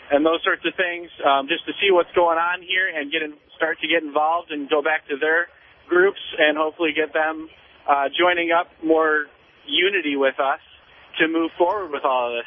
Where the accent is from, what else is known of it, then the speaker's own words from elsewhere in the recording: Kalamazoo, Michigan, United States; I am from Kalamazoo, Michigan, in fact, but I do a lot of work with the Detroit people over there